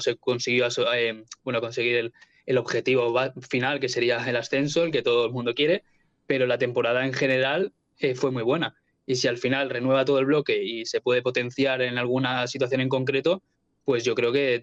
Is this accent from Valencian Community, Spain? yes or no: no; Viladecans, Catalonia, Spain; soy de Viladecans, de aquí al lado